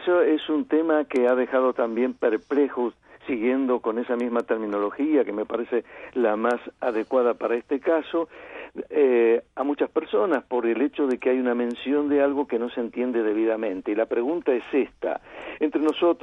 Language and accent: Spanish; Argentina; Y como argentino, y con tantos casos que he visto con el paso de los años